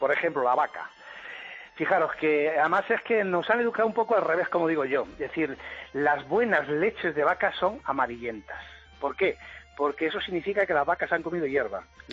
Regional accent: Extremadura, Spain; Por ejemplo, yo soy extremeño y las cabras o las ovejas

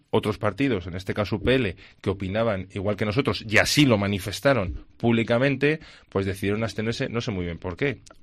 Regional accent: León, Castile and León, Spain; Yo también la llevaba puesta la bandera de León, porque es que yo soy de León.

